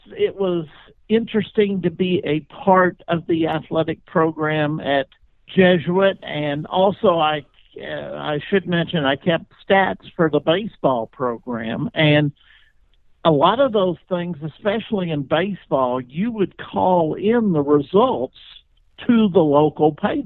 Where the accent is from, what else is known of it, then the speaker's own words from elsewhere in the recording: Shreveport, Louisiana, United States; It wasn't when I was growing up in Shreveport, but certainly involved with the Catholic Church for all my life, really.